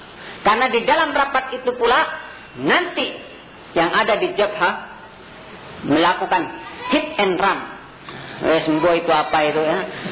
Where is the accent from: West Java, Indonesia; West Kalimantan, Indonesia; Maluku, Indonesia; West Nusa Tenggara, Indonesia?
Maluku, Indonesia; Ambon; yang asalnya saya dari Ambon diundang